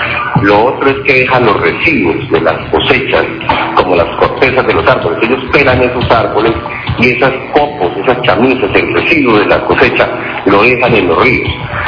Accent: Valle del Cauca, Colombia; los interesados, que somos todos los vallecaucanos

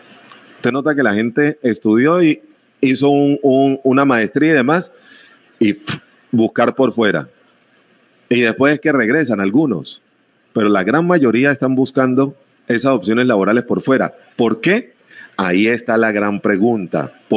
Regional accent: Buenaventura, Valle del Cauca, Colombia; porque somos de Buenaventura, no podemos trabajar en otro lado.

